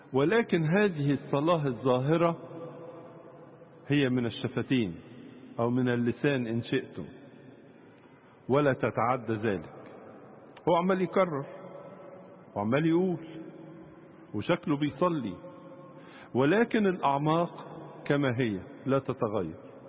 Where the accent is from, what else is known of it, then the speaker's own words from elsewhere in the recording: Egypt; يدوبك دي كلمة احنا كمصريين نفهمها